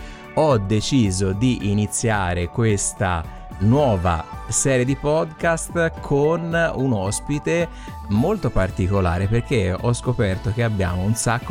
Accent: Tuscany, Italy; quindi praticamente entrambi siamo toscani

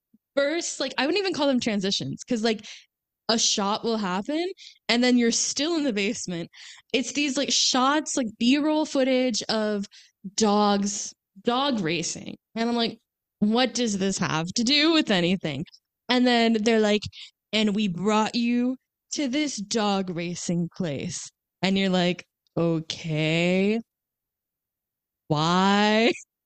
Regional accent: Florida, United States; but it's lucky that we're from Florida, because imagine that you're not from Florida and you're watching this movie

